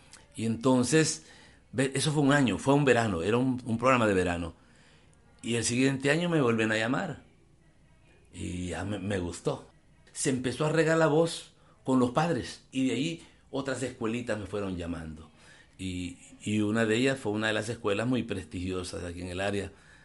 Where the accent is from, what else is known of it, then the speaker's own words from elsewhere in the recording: El Salvador; Y te lo digo porque en mi país, El Salvador, prácticamente nuestra lengua náhuatl, ya son poquitos todavía los nahuablantes que tenemos.